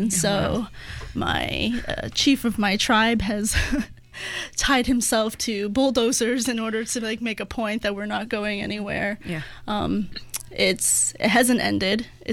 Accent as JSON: {"language": "English", "region": "East Coast", "country": "United States", "moved": "as an adult", "said": "I'm actually from the East Coast, and I moved to the West Coast about 2 years ago and to the Portland area in August."}